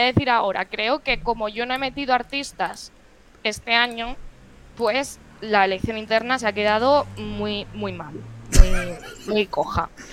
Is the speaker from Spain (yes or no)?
yes; Elche, Valencian Community, Spain; Soy de Elche